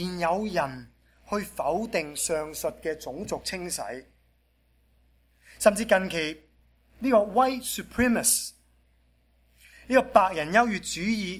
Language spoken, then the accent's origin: Chinese; China; 我们中国人信奉了儒家思想，信奉了二千多年